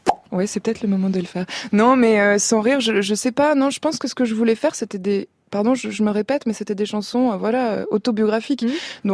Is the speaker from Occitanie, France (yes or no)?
no; Marseille, Provence-Alpes-Côte d'Azur, France; now in Paris, France; je me sens pas du tout parisienne, par exemple. Après, c'est vrai que là, c'est compliqué parce que quand je suis à Paris, Marseille me manque